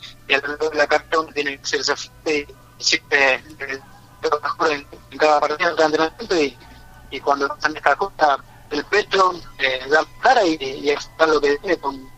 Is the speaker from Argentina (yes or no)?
yes; Arroyo Seco, Santa Fe, Argentina; Sí, soy de Arroyo Seco.